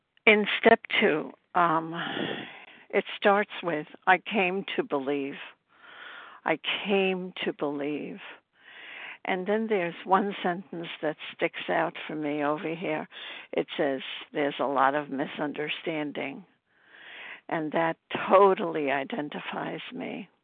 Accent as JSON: {"language": "English", "town": "Brooklyn", "region": "New York", "country": "United States", "said": "I'm from Brooklyn, New York."}